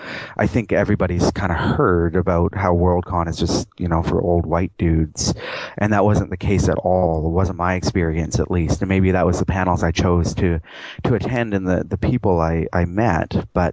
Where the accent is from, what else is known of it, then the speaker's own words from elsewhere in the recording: Canada; I'm also Canadian, so I have a bit of a, you know, North American centrism, I suppose.